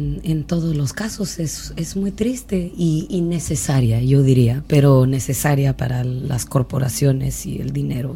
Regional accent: Oaxaca, Mexico; Yo soy de Oaxaca, que es un estado al sur de la costa del Pacífico.

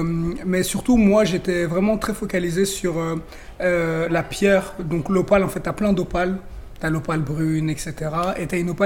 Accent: Liège, Wallonia, Belgium; je suis 100% ivoirien, 100% belge. Parce que même si je suis né en Belgique, j'ai grandi à Liège, j'ai fait toute ma vie, en fait, en Belgique

